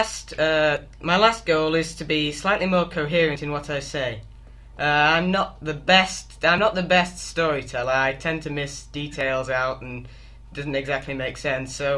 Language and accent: English; England, United Kingdom; accent: northern English; my accent doesn't really help, because up here in the north of England we don't tend to pronounce our consonants very strongly.